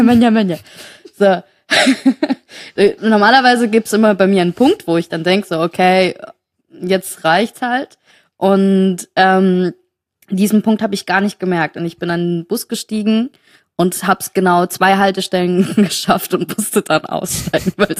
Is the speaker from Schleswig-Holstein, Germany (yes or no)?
no; Saarland, Germany; Nee, bei uns im Saarland, ne?